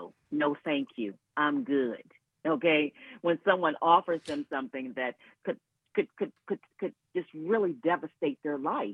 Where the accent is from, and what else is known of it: Cleveland, Ohio, United States; born or raised there